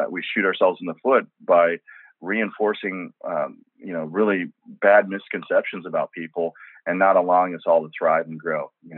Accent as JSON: {"language": "English", "town": "St. Louis", "region": "Missouri", "country": "United States", "tie": "born or raised there", "also_born_or_lived": "Korea", "said": "I was born in Korea, so that makes me an immigrant on the one hand. But I was born to a military family, so I'm also a sixth generation American. I grew up in St. Louis"}